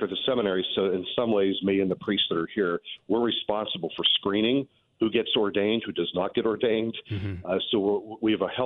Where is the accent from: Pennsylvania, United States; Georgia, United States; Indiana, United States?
Pennsylvania, United States; Pittsburgh; I'm from Pittsburgh, but down here as well